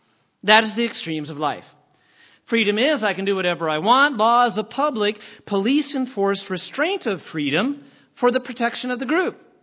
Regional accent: United States; I can say this because I'm an American.

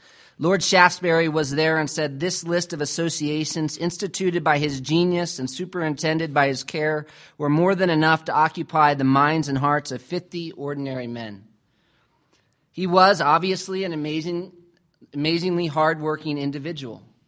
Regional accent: United States; accent: American; now in Pretoria, South Africa; Unfortunately, I'm from America. You'll have to put up with yet another American accent.

